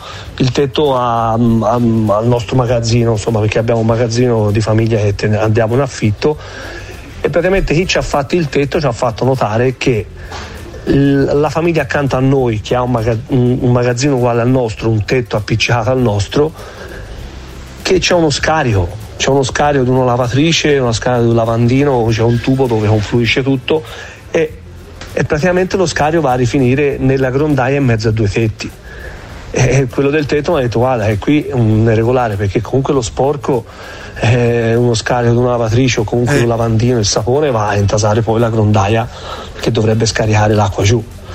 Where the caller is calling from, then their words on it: Tuscany, Italy; buongiorno da Toscana e buongiorno avvocato.